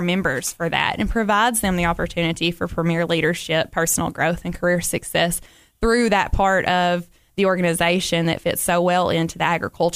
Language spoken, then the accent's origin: English; Tennessee, United States; Well, I am not from Cookeville originally. I did grow up in Middle Tennessee.